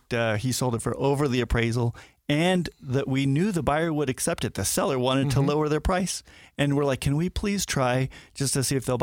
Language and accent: English; Burbank, California, United States; I grew up in Burbank, California.